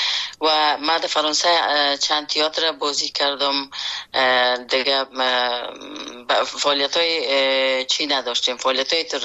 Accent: Afghanistan; born or raised there; moved away as an adult

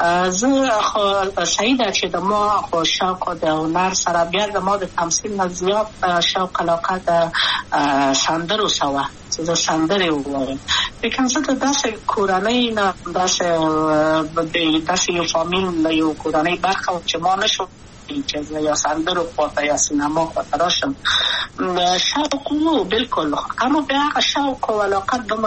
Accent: Kabul, Afghanistan; also born or lived in Wardak; زه خو اصلا د وردګو ولایت یم، د پلار مې د وردګو ولایت ته خلیګن سره کېدلې، د کابل په تخت پل سیمه کې یم او لویا شویم کابل که یم. مکتب می دولسم پا کابل

